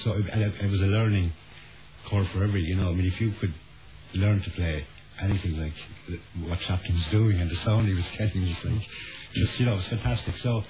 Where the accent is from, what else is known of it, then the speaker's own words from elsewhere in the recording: Shannon, Munster, Ireland; also born or lived in Limerick; I grew up. Partly in Limerick, and I grew up in Shannon, Shannon Airport, which is a very young town at the time.